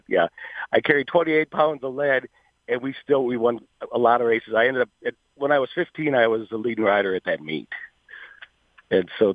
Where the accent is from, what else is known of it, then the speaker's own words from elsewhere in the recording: Wisconsin, United States; Well, I grew up in Wisconsin, and everybody thinks that is dairyland and the cheese state